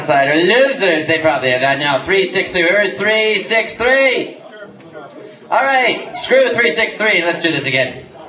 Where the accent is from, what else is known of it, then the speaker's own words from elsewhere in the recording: United States; And I'm an American.